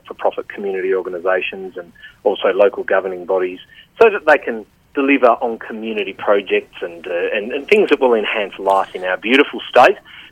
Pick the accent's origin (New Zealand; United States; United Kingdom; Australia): Australia; And that's why, as the Australian Minister